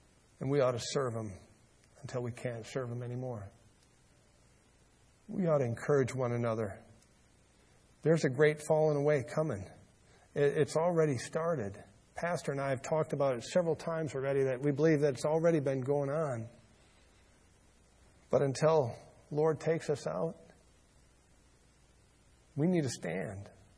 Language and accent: English; United States; I'm proud and I'm thankful that I'm an American.